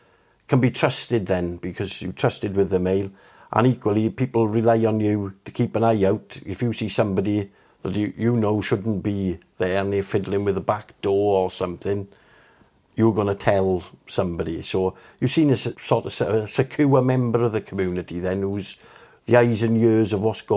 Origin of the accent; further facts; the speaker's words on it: Port Talbot, Wales, United Kingdom; First and foremost, I present myself as somebody who's from Port Talbot. Then I count myself as Welsh, and then I count myself as British, in that order.